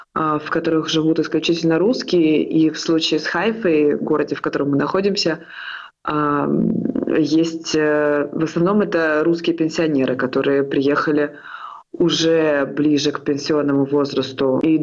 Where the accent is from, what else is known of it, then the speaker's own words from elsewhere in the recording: Russia; now in Israel; Мы уехали из России не так давно, мы здесь находимся меньше полугода, сейчас 5 месяцев.